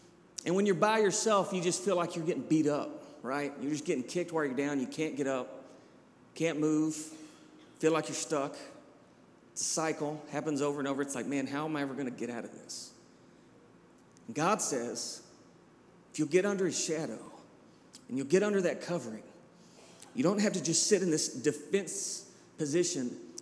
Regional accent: Georgia, United States; born there; also born or lived in Alabama / Kentucky; I was born in Georgia, lived in Alabama, now I'm in Kentucky.

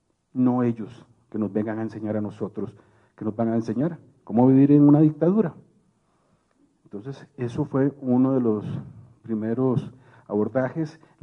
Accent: Costa Rica; now in Colombia; para nosotros como costarricenses era como una bofetada

